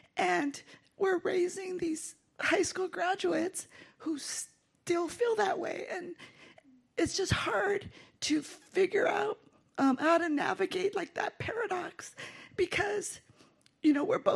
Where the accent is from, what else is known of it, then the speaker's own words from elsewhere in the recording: Los Angeles, California, United States; I'm the youngest of 9 kids, born and raised in East LA.